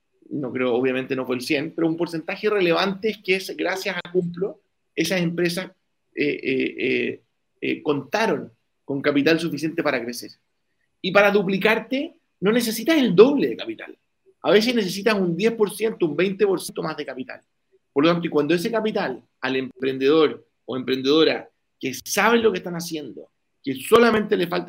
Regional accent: United States; born there; Spanish is a second language; En Estados Unidos, yo nací en Estados Unidos, la mitad de mi familia es de Nueva York

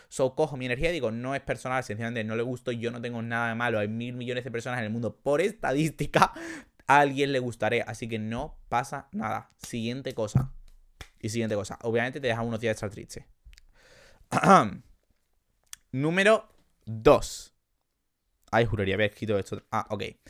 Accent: Andalusia, Spain; Soy andaluz, de hecho. El número 3 de cosas que he aprendido a los 22

